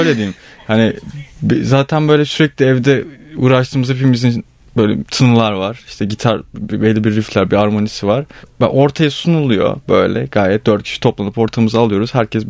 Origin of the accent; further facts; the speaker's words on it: Istanbul, Turkey; now in Antalya, Turkey; Ben İstanbulluyum.